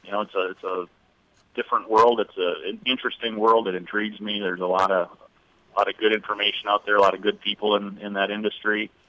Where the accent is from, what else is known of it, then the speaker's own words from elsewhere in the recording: Montevideo, Minnesota, United States; I grew up out in western Minnesota, Montevideo, which is not too far from the Watertown area, about an hour east there on 212.